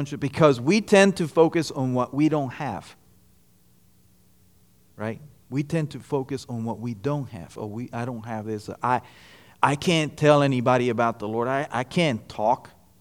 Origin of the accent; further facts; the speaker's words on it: Guatemala; now in United States; Guatemala, but I became an American citizen. And I've been here longer than I was in my country. So I am an American.